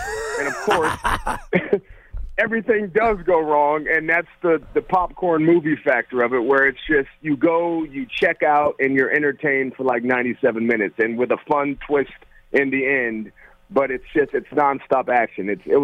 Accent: San Francisco, California, United States; I like the Raiders, but I grew up buying Candlestick.

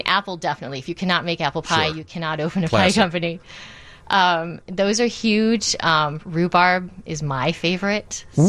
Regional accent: Indiana, United States; now in Chicago, United States; I grew up baking pie. I am from Indiana, as the name implies.

